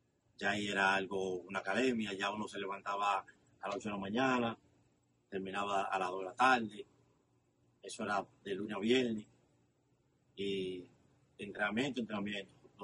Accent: Dominican Republic; moved away; Bueno, yo salí de República Dominicana, no directamente hacia Nueva York.

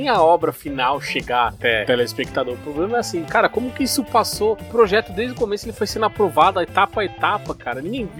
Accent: Brazil; Né, cara, a gente é brasileiro.

